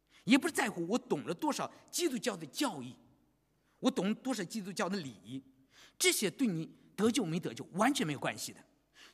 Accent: China; moved away; 我们中国人，我知道我们中国人啊，从中国来到这里，我很不容易了

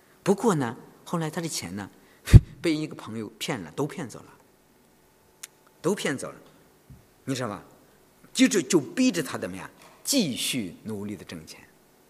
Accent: China; now in Sydney, Australia; 你知道我从大陆来，我们从大陆来的人很少有休息天，有星期天，有节假日。

